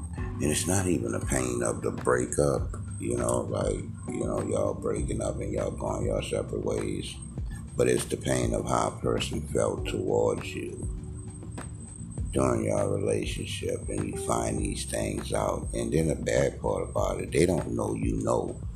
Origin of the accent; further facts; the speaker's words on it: New Orleans, Louisiana, United States; we grew up in New Orleans and we got married after my mom passed away